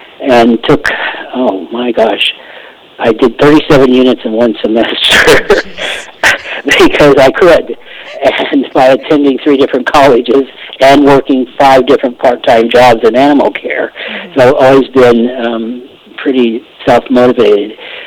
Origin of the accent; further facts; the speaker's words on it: Illinois, United States; moved away; also born or lived in California; Okay, I grew up in Illinois, moved to California in 1965